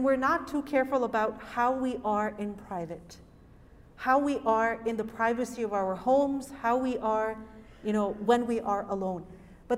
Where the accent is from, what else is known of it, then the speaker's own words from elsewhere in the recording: Canada; I'm from Canada, and you know, people really make fun of us Canadians, that we say sorry a lot.